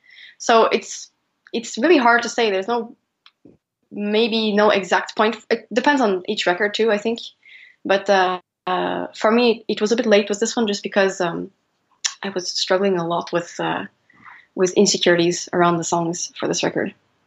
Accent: Oslo, Norway; I had this song that I had made like as a pure inspiration from Norway, from Oslo, my hometown.

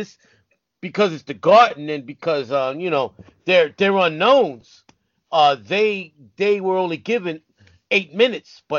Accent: New York City, New York, United States; WWF wrestling, of course, because we're from New York. I was living in the Bronx at the time.

